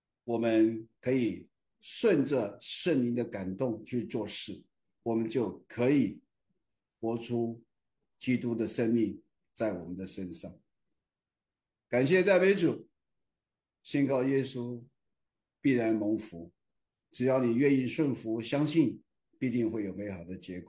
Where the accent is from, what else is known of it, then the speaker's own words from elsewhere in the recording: China; 我们中国人讲天人合一